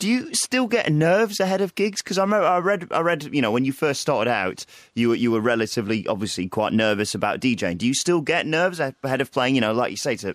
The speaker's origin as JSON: {"language": "English", "region": "England", "country": "United Kingdom", "said": "Because that is something that for me as an English person especially, dancing on camera is not a thing I'd like to be doing."}